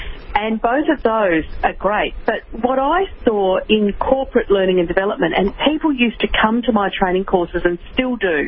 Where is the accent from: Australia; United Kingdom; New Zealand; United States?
Australia; Melbourne, Victoria; now in Europe; Well, as you said, I'm from Melbourne in Australia.